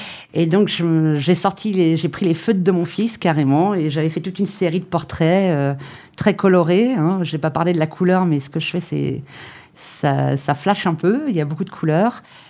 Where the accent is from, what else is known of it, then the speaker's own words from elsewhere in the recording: Port-d'Envaux, Nouvelle-Aquitaine, France; Je viens de Port-d'Envaux, d'un petit village bien charentais, au bord de la Charente.